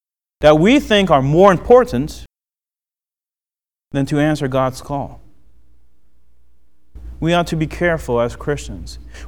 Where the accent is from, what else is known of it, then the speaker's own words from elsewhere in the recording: France; when I was a young kid growing up in France.